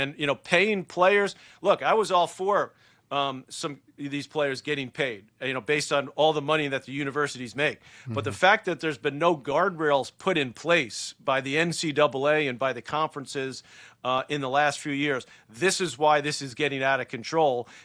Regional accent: New York City, New York, United States; they put us in the best, you know, private school that they could, where we grew up in the New York City area.

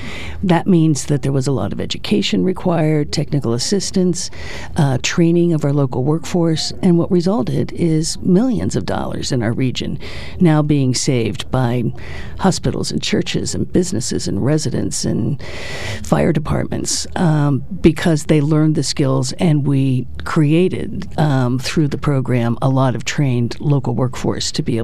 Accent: Pennsylvania, United States; Yes, I grew up in Mercer County, which is a lot like Union County, only it's in the western part of the state, and it's Appalachia.

